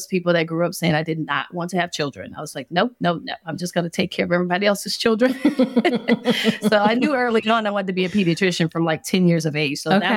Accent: Louisiana, United States; I'm a board certified pediatrician. I live south of Atlanta. I'm originally from Louisiana. And so transplanted here for training.

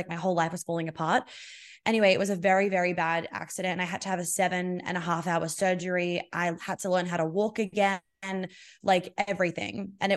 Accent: Australia; And like, we just got engaged. I'm Australian, he's American.

